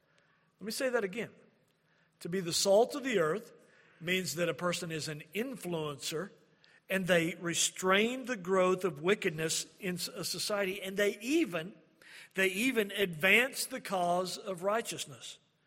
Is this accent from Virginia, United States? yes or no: no; Oklahoma, United States; Now, granted, I'm a product of two Okies, and I grew up in Oklahoma public schools, so that probably explains a lot.